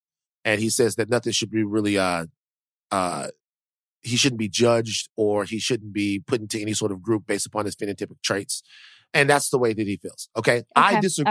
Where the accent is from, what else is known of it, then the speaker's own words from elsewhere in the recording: Deep South, United States; I'm from the Deep South, okay? I'm from the Deep South. And being from the Deep South, I'm very proud to be from the Deep South.